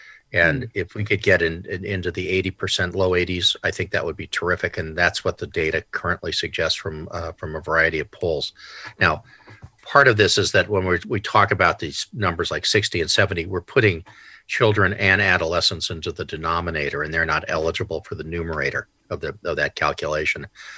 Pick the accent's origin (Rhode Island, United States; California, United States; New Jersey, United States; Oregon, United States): California, United States; San Diego; I grew up in San Diego